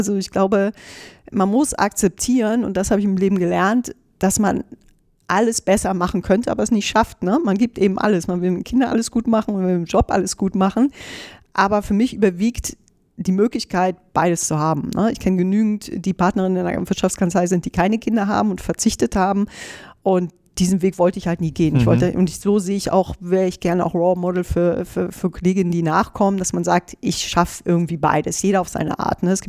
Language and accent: German; North Rhine-Westphalia, Germany; now in Berlin, Germany; ich komme aus dem Rheinland, keine Eltern, die mich hier stabil unterstützen konnten